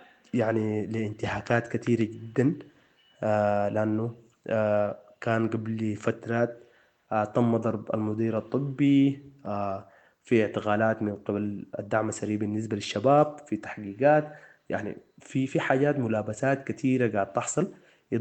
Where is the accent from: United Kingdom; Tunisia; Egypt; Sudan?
Sudan